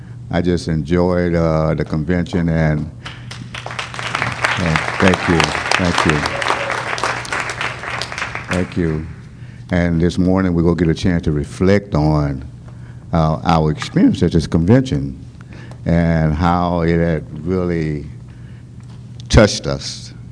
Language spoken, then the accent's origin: English; Carson, California, United States; I had an opportunity, as you guys know, I'm from the Carson, Los Angeles area.